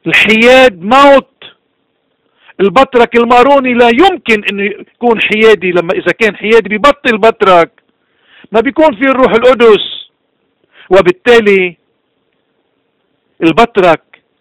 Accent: Lebanon; نحن بدنا نكون واعيين كلبنانيين

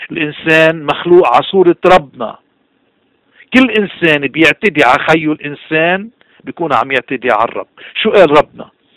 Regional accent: Lebanon; نحن أولاد لبنان، نحن أولاد الحق

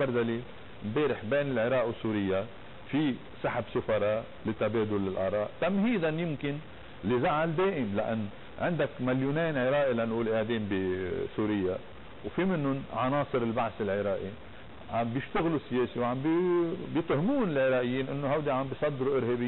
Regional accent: Lebanon; نحن كلبنانيين وقلنا مطلحة

